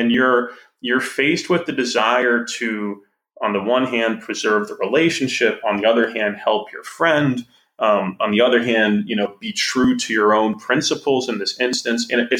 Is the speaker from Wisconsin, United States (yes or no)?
yes; Wisconsin, United States; It's just there, and I'm from Wisconsin.